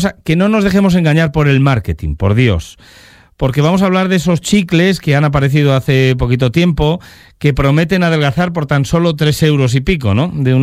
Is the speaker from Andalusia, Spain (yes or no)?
no; León, Castile and León, Spain; para los que somos de León